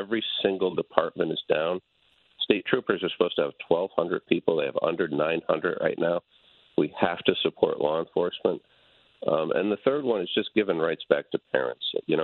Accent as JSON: {"language": "English", "town": "New Haven", "region": "Connecticut", "country": "United States", "tie": "born or raised there", "said": "I'm a good person. I grew up in New Haven. I'm really just trying to help the state."}